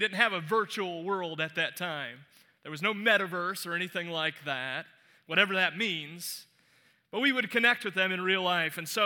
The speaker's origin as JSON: {"language": "English", "town": "Cleveland", "region": "Ohio", "country": "United States", "tie": "born or raised there", "said": "I grew up in Cleveland, Ohio. I'm somewhat proud of that fact, and it's a lovely place."}